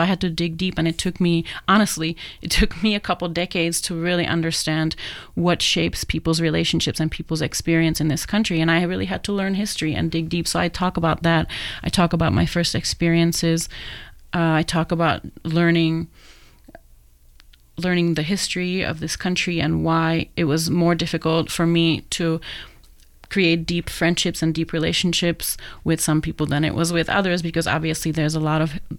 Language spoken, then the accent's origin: English; Czechia; English is a second language; that's true, although I come from the Czech Republic, uh-huh. which is a different part of Europe.